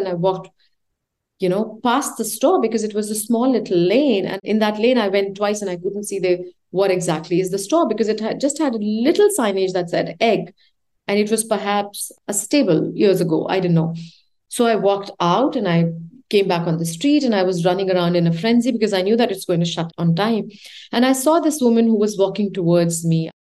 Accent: India; I said, I'm this designer from India and I'd like to show you my collection.

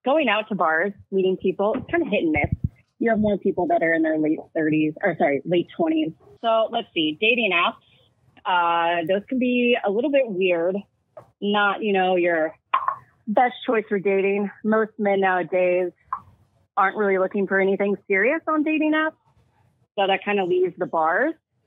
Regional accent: Kansas, United States

